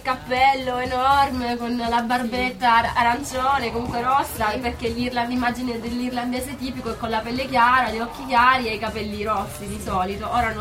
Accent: Apulia, Italy; Non mi convince da buona salentina quale sono.

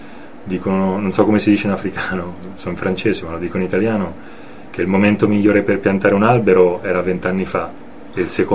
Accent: Perugia, Umbria, Italy; sono perugino, sì, ho vissuto all'estero 13 anni

